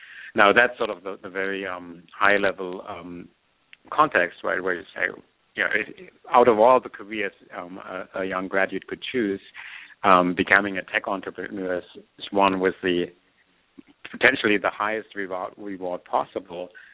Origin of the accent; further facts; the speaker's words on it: Germany; English is a second language; moved away as an adult; also born or lived in France; now in United States; I'm a native German. I grew up in Germany. Went to engineering school there and in France, and then after that came to America and to MIT to do my PhD.